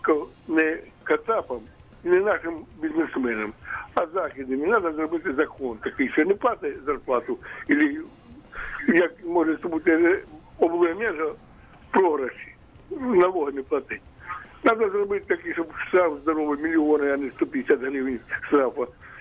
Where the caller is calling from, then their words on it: Kharkiv, Kharkiv Oblast, Ukraine; із Харкова.